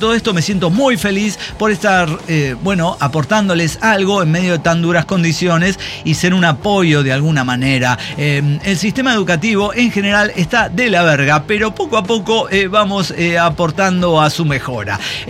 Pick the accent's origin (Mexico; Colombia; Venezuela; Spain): Colombia; Bueno, en mi país la escuela es un fiel reflejo de la tremenda desigualdad e inequidad colombiana.